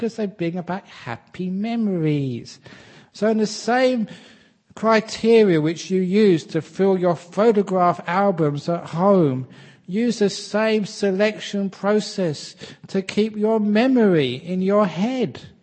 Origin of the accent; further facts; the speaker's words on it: London, United Kingdom; A young man growing up in London